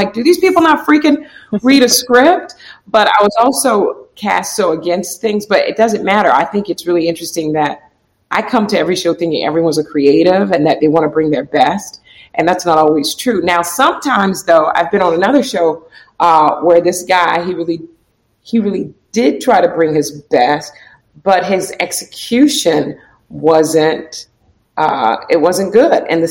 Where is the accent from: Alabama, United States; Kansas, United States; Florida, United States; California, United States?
Florida, United States; moved away as an adult; now in New York, United States; I'm from Florida originally, and I ended up moving to New York to go to grad school